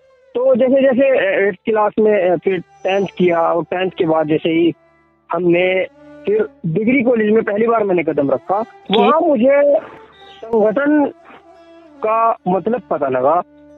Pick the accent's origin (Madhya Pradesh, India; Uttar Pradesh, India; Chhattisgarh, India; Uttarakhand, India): Uttar Pradesh, India; Devla; और मैं सहारनपुर उत्तर प्रदेश के गांव देवला से हूँ।